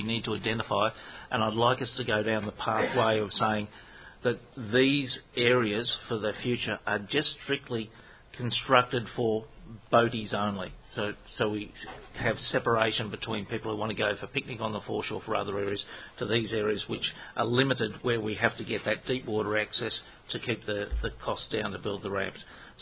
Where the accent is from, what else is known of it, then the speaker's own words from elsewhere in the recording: Wellington Point, Queensland, Australia; And I can remember as a kid growing up in Wellington Point that it was never really busy.